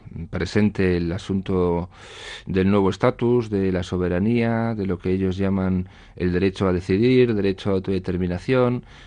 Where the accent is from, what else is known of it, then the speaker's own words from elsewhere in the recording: Basque Country, Spain; Nos perjudica no como vascos, insisto, sino como ciudadanos